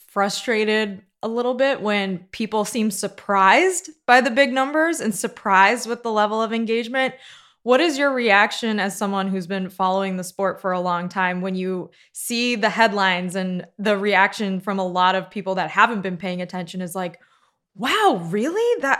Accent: Chicago, Illinois, United States; I'm from Chicago, though, so...

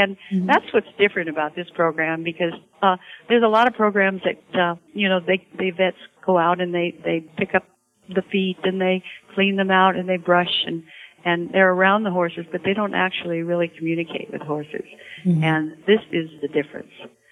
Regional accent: Salinas, California, United States; But I was raised in Salinas, so I really should always say

